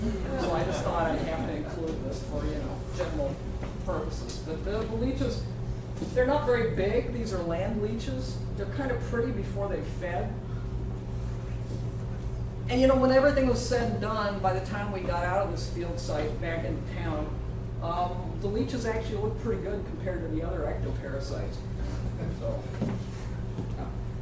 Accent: California, United States; I said, Rosicon, I'm from California. It doesn't rain for 6 months.

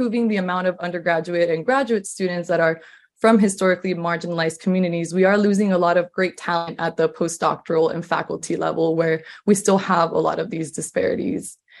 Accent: Azusa, California, United States; And I grew up in Azusa, California, which is part of LA County, and it's a predominantly Latin American community.

